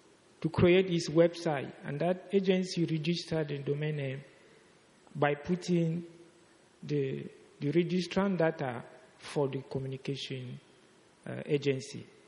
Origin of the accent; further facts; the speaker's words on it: Cameroon; I'm from Cameroon.